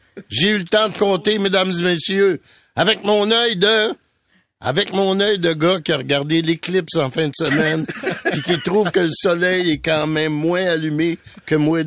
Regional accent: Granby, Quebec, Canada; Je suis de Granby.

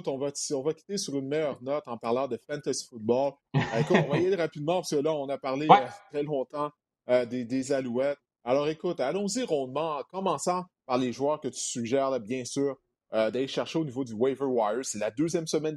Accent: Montreal, Quebec, Canada; Je viens de Montréal, je joue mon football ici.

